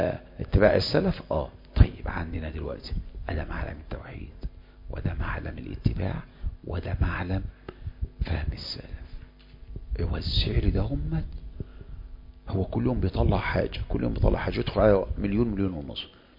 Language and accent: Arabic; Egypt; اذا كان احنا كمصريين ودعاه